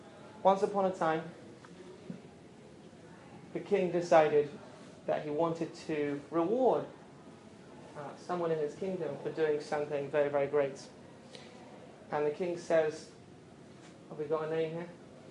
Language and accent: English; New England, United States; but I'm from New England. I live in Boston.